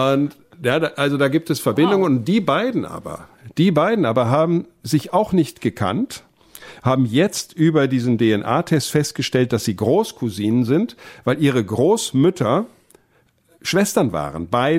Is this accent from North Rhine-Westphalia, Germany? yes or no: yes; North Rhine-Westphalia, Germany; born there; Geboren bin ich in Ostwestfalen und ein Großteil meiner Vorfahren kommt etwas mehr als die Hälfte, also 51%, kommt tatsächlich aus dem deutschsprachigen Europa mit dem Schwerpunkt Westfalen.